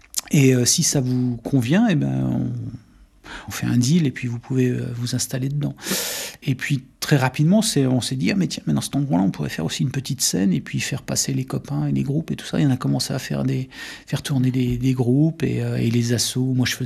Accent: Varennes-Vauzelles, Bourgogne-Franche-Comté, France; Nous, on est de Varennes-Vauzelles, donc cette cité ouvrière qui a été construite autour des ateliers SNCF où tous nos grands-parents, nos parents ont travaillé.

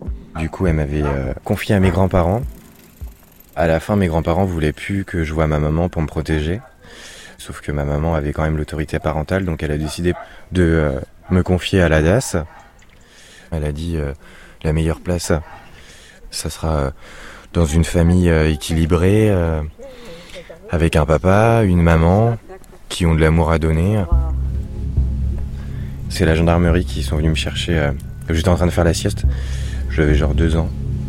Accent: Angers, Pays de la Loire, France; born there; now in La Baule, France; j'ai 22 ans, je suis né à Angers, j'habite à La Baule, je suis né le 20 novembre 1997

